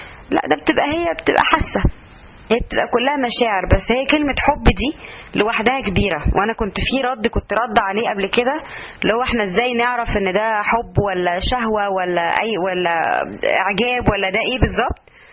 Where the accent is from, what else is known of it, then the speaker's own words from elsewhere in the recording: Egypt; إحنا كمجتمع مصري أو كمجتمع عربي شعوب عاطفية بزيادة